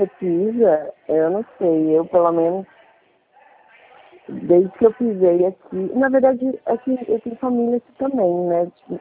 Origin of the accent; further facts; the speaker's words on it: Praia Grande, São Paulo, Brazil; E a gente é daqui de Praia Grande.